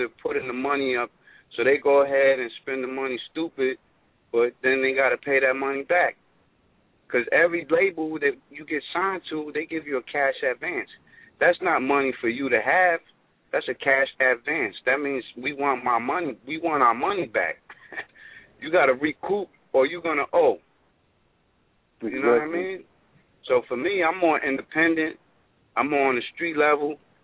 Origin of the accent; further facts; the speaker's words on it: New York City, New York, United States; I'm born and raised in the Bronx, you know, where hip hop started.